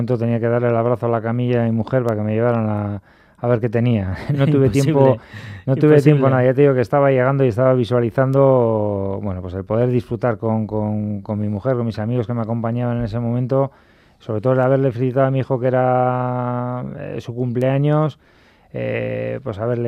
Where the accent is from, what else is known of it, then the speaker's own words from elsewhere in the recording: Navarre, Spain; porque tendré descendencia navarra, pero bueno, soy navarro en general, con todo, ¿no?